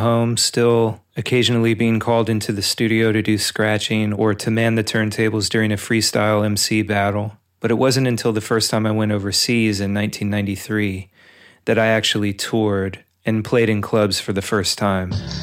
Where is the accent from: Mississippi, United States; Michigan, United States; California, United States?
California, United States; Davis; In my hometown of Davis, California, there was only one DJ playing hip hop.